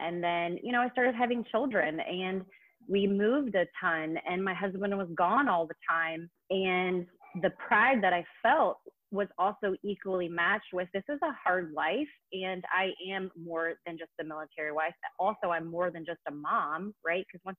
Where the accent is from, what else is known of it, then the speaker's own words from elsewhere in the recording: Georgia, United States; moved away as an adult; I moved from my hometown in Georgia. I was just out of college to California